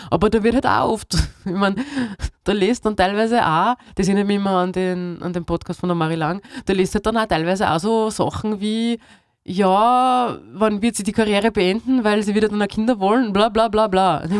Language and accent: German; Heidenreichstein, Lower Austria, Austria; ich habe dann in einem Fußballverein bei uns in Heidenreichstein eben gespielt